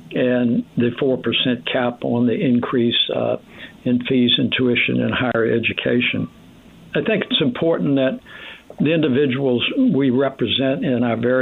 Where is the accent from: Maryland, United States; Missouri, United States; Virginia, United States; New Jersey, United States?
Virginia, United States; James City County; I grew up in James City County.